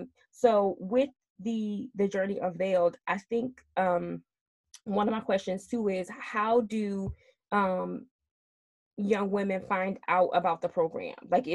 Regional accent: Newark, New Jersey, United States; So I grew up in Newark, New Jersey, mm-hmm. Which is another like kind of like underserved area.

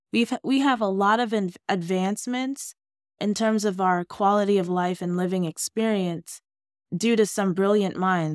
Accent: New York, United States; also born or lived in Oakland / Chicago / Los Angeles; now in Orlando, United States; I'm born and raised in New York, lived in Oakland, lived in Chicago, lived in LA. Now I live in Orlando.

